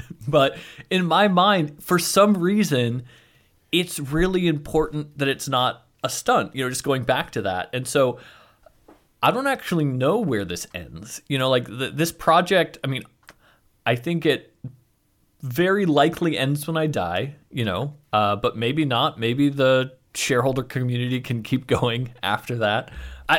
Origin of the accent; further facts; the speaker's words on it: United States; I think because I am an American and I have this sense that we all do, that we're all going to be rich and successful